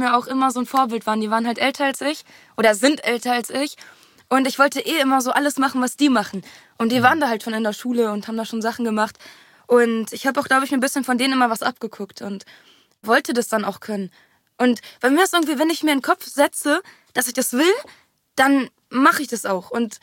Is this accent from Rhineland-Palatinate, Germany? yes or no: no; Berlin, Germany; born there; Ich bin in Berlin geboren.